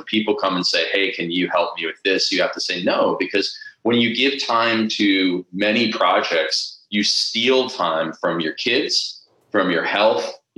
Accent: Toronto, Ontario, Canada; I always say that I'm from the East Coast of Canada, which means, you know, Toronto. I'm an Easterner, and I have that East Toronto attitude

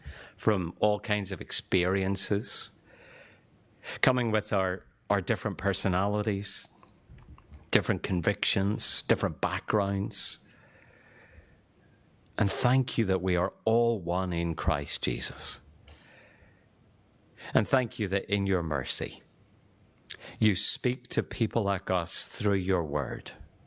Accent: Northern Ireland, United Kingdom; now in Australia; I am Northern Irish. I am Irish. I am British. I am Australian. So I'm confused most of the time, except when the rugby is on.

